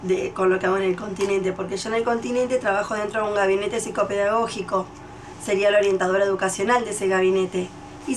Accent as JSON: {"language": "Spanish", "region": "Buenos Aires Province", "country": "Argentina", "moved": "as an adult", "said": "y Raúl, que es mi marido, es de Jujuy y yo soy de Buenos Aires."}